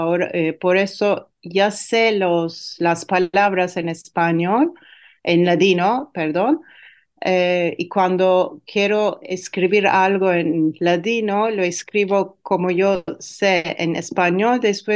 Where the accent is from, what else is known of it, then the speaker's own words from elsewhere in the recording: Turkey; Yo soy turco judía de origen sefardí.